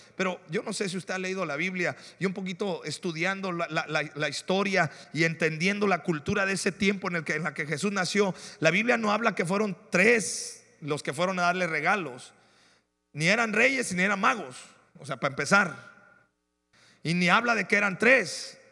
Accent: Mexico; Y así somos los mexicanos.

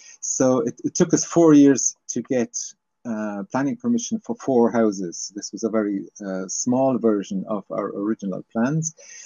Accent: Germany; I'm originally from Germany and came to the whole area of sustainability and sustainable living.

